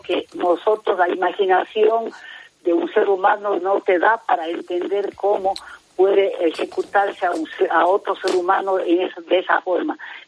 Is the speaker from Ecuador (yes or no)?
yes; Ecuador; En este momento estamos recién como ecuatorianos asimilando el horror de haber visto el asalto a un canal de televisión